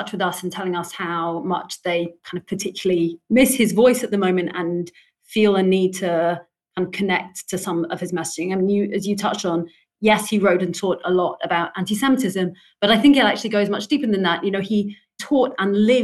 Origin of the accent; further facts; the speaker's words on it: London, United Kingdom; I grew up in London. I've lived here most of my life. I think it's an amazing place to be Jewish.